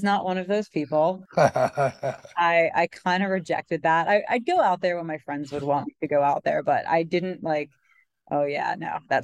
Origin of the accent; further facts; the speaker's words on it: Long Island, New York, United States; I am actually from Long Island, but I moved to New York for college and everything I experienced in New York, like really kind of raised me to be the person that I am.